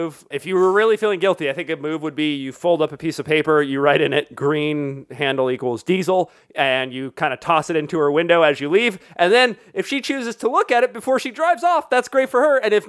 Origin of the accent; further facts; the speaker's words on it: San Diego, California, United States; And I grew up in San Diego.